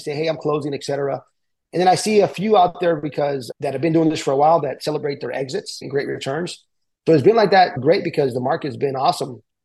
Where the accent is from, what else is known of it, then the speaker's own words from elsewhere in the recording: El Paso, Texas, United States; first language Spanish; English is a second language; I was born in the States, but my first language really was Spanish. And then I learned English in West Texas, El Paso.